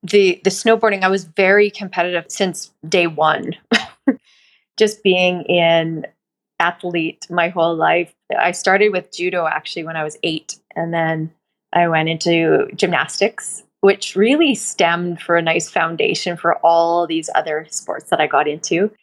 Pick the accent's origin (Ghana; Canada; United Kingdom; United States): Canada; Edmonton, Alberta; born there; Yeah, I was born in Edmonton, Alberta